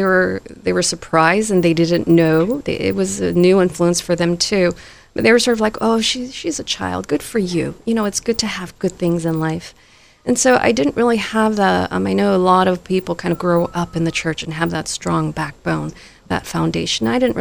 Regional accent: Lima, Peru; born there; first language Spanish; English is a second language; also born or lived in Guatemala / Lebanon; I was born in Lima, Peru. And so my first word was actually in Spanish.

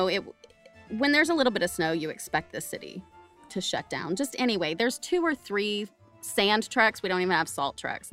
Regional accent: Oklahoma, United States; I grew up in Oklahoma, and we had a lot of snow and ice in the winters.

